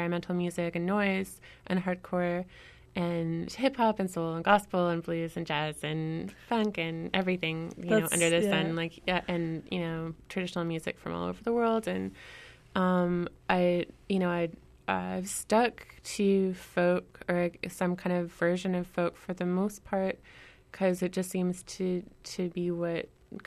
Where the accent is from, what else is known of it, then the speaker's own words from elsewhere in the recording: Salt Spring Island, British Columbia, Canada; I grew up on Salt Spring Island and traveling quite a lot. I came from a musical family